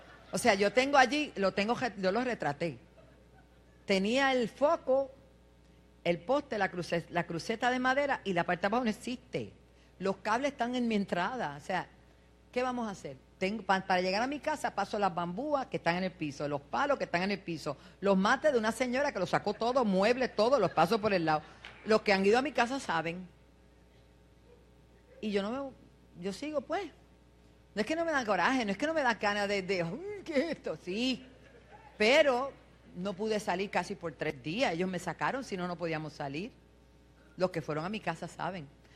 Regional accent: New York, United States; born there; Yo no nací aquí. Soy de padres nacidos en Puerto Rico. Yo nací en Nueva York.

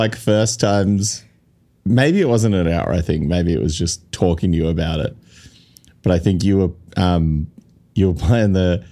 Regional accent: Canberra, Australian Capital Territory, Australia; But growing up in Canberra, like every show was a mixed bill show.

